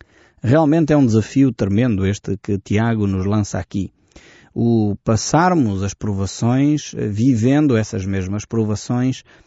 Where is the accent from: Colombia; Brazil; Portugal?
Portugal; Aquilo que nós somos como portugueses até é questionado aqui por esta afirmação